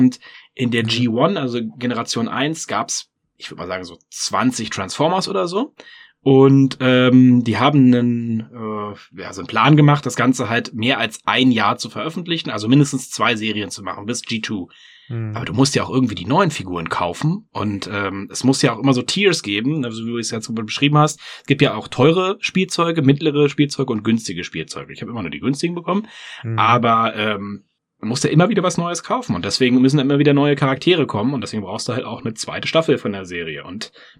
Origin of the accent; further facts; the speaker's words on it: East Germany, Germany; moved away; Wir kommen aus dem Osten und wir sind ja jetzt 89 oder weiß ich nicht wann geflüchtet.